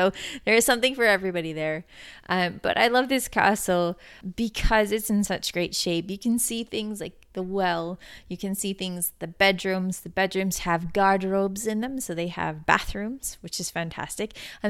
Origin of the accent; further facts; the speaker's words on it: Canada; also born or lived in Edinburgh, United Kingdom; I am Canadian